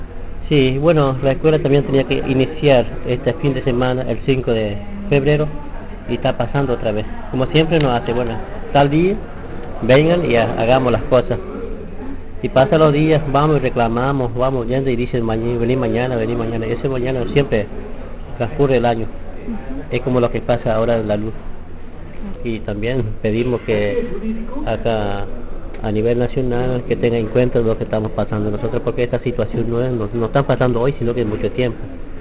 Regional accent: Formosa, Argentina; yo soy de jurisdicción de Stalingrado de Campo, provincia de Formosa. Vivo en una comunidad

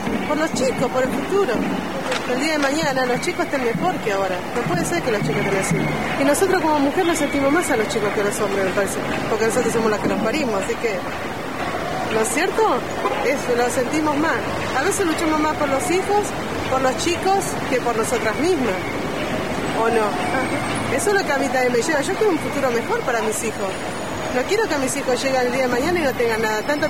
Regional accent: Morón, Buenos Aires Province, Argentina; Soy de Morón, Movimiento Barrio de Pie de Morón.

